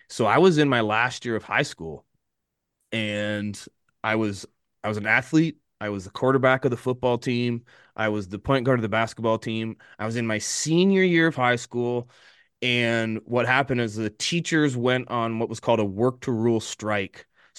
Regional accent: Ontario, Canada; because I'm from Ontario

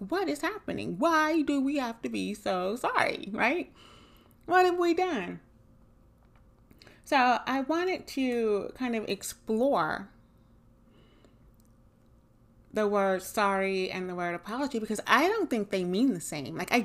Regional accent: Southern United States, United States; And I'm a Southerner, so good Lord, it's just something we do.

